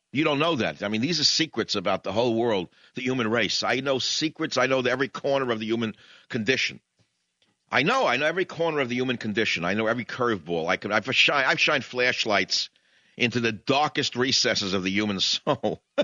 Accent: San Francisco, California, United States; I absolutely, of course, better than a healthy person because I'm from San Francisco.

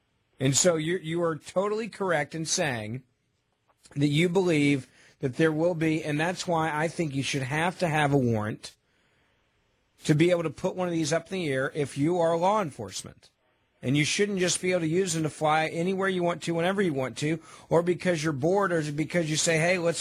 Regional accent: Memphis, Tennessee, United States; I want to go to Josh in my hometown of Memphis, Tennessee.

